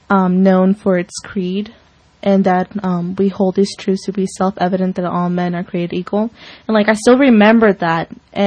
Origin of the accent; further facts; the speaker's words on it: United States; have the luck to be born here and have the right as any other American does.